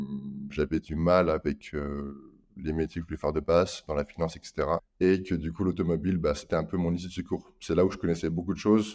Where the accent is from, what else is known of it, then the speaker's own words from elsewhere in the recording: Auvergne-Rhône-Alpes, France; il faut savoir que je suis né à la frontière suisse, mais je suis né en France.